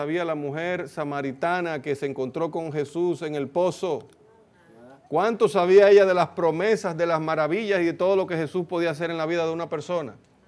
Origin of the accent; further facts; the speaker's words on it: Santo Domingo, Dominican Republic; Eso es en Santo Domingo, sí, allá en mi país, allá que.